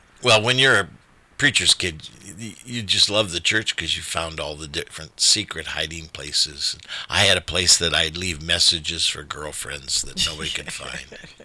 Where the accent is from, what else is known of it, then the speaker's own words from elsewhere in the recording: South Bend, Indiana, United States; Yeah, I loved growing up in South Bend. South Bend is a nice city. A lot of people didn't like South Bend because it was an industrial city.